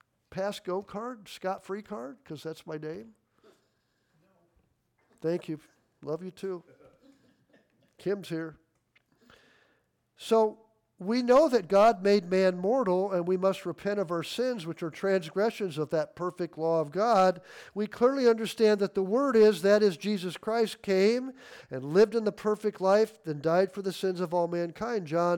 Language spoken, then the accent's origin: English; Midwest, United States; I loved growing up in the Midwest.